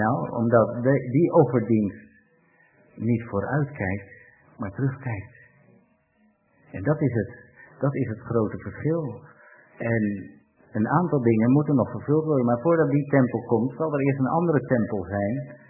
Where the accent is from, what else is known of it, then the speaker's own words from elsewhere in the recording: Netherlands; Maar laten we als Nederlanders, eens kijken wat hier in het land allemaal gebeurt.